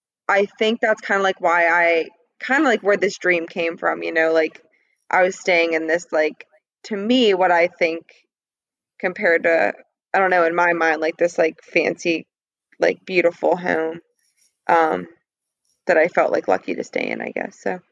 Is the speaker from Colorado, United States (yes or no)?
no; Pennsylvania, United States; now in South Carolina, United States; we drove home from Pennsylvania back down to South Carolina, and I'm from Pennsylvania.